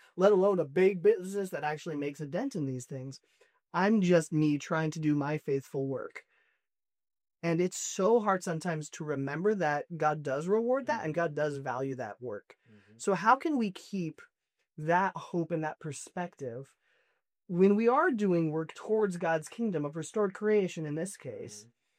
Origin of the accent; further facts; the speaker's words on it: Uganda; where I grew up in Uganda, for example